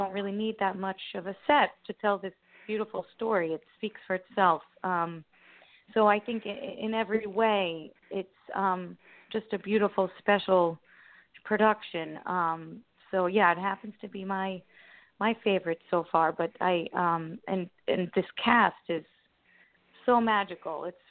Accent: Patchogue, New York, United States; I grew up in Long Island, Patchogue Medford

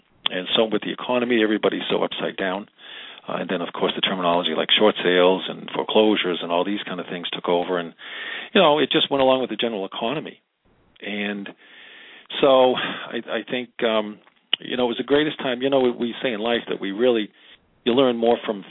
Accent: Massachusetts, United States; Born and raised in New England, just north of Boston

